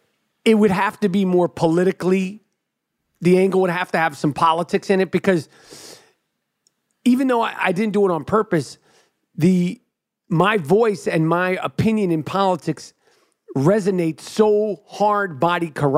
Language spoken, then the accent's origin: English; New York City, New York, United States; And growing up in New York City, you're raised to hate the Celtics.